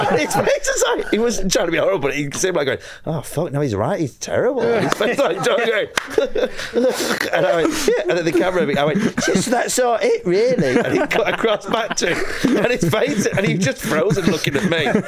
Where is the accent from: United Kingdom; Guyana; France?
United Kingdom; London; accent: Cockney; because my Cockney accent's just a bad impression of you.